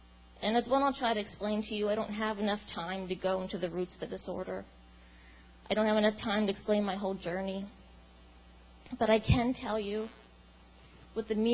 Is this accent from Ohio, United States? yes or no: no; Pennsylvania, United States; it's not a coincidence that I was brought down from Pennsylvania to an area with the area code of 828.